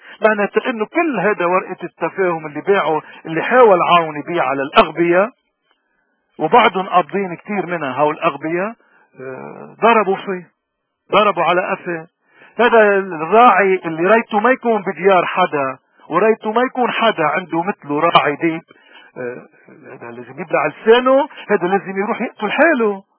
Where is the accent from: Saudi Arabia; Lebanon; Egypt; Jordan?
Lebanon; نحن كلبنانية خصوصا كموارنة نحن بدنا نصلب إيدنا على وجهنا كمسيحية موارنة